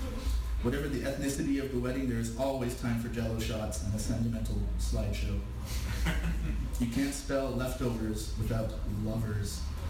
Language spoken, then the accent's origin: English; Red Deer, Alberta, Canada; growing up in Red Deer, I was interested in punk rock